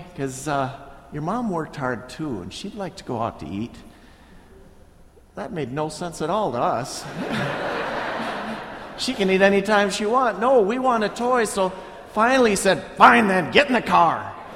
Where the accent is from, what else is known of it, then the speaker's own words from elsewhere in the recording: Austin, Minnesota, United States; when I grew up in southern Minnesota, I grew up in Austin, and there were seven of us kids in the family.